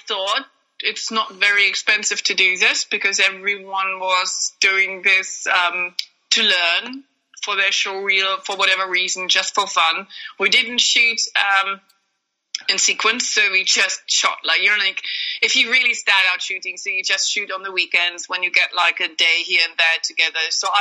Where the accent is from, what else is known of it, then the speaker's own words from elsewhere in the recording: Germany; English is a second language; Since I'm from Germany, I kind of just shot certain scenes in Germany when I moved, when I was just on holiday for a month.